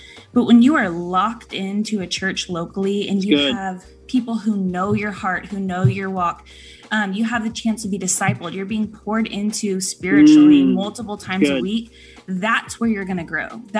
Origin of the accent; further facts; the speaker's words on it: Houston, Texas, United States; So I grew up in Houston. So I mean, every other radio station is hip hop, R&B, rap.